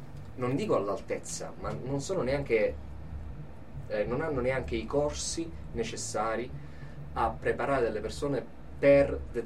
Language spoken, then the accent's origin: Italian; Sicily, Italy; Noi siamo siciliani e vogliamo riprenderci i nostri spazi